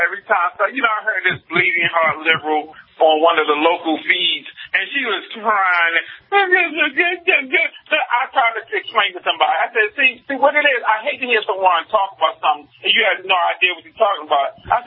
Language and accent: English; New York, United States; because I'm always trashing them because I'm a New Yorker. So, I mean, my thing is, I see what we pay for in New York.